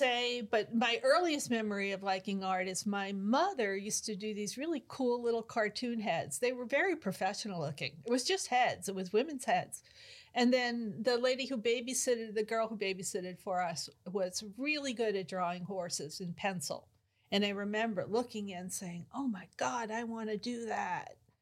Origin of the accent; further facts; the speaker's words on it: Long Island, New York, United States; Long Island, New York.